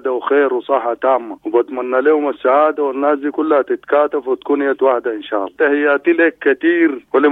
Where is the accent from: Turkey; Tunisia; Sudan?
Sudan; Nyala, South Darfur; now in Shendi, Sudan; من نيالة.